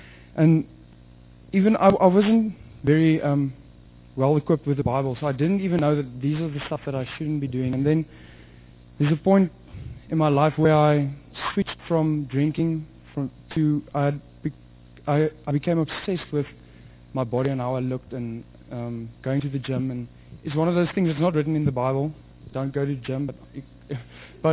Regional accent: Stellenbosch, Western Cape, South Africa; I come from Stellenbosch.

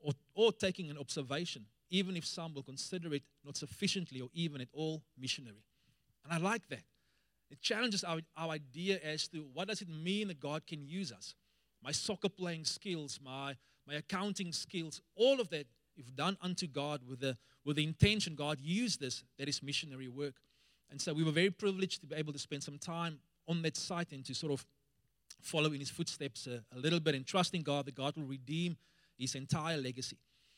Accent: South Africa; And so Pastor Reese was telling him that we are from South Africa.

